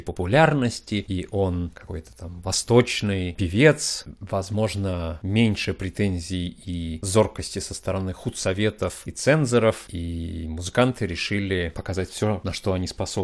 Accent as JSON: {"language": "Russian", "town": "Fergana", "region": "Fergana Region", "country": "Uzbekistan", "tie": "born or raised there", "said": "несколько лет он прожил и в Новом Маргилане, которым, собственно, прежде называлась Фергана, мой родной город."}